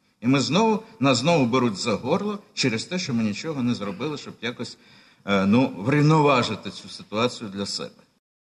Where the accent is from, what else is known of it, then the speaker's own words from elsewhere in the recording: Sevastopol, Crimea, Ukraine; І, наприклад, на моїй малій батьківщині в Криму, в Севастополі таких людей дуже багато.